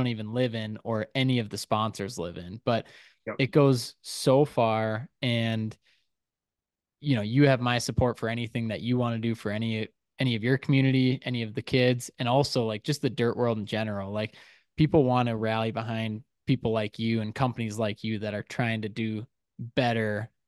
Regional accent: Detroit Lakes, Minnesota, United States; the Boys and Girls Club of Detroit Lakes, which is my hometown.

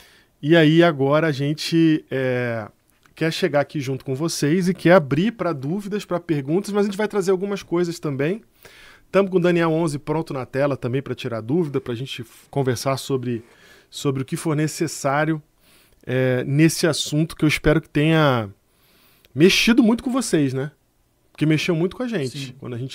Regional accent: Rio de Janeiro, Brazil; Rio de Janeiro, minha terra natal

